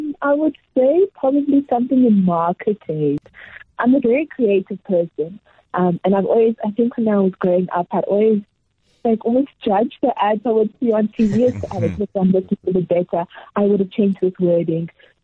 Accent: East London, Eastern Cape, South Africa; also born or lived in Ethiopia; And then grew up in East London.

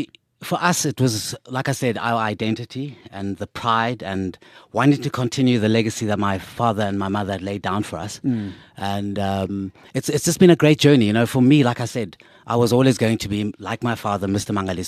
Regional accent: Cape Town, Western Cape, South Africa; I'm from Cape Town, as everyone knows, Langa Guguletu.

